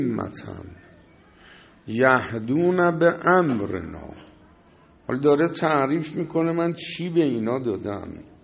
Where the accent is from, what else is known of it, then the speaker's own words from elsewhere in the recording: Tehran, Tehran Province, Iran; میگودم منم بچه تهرونم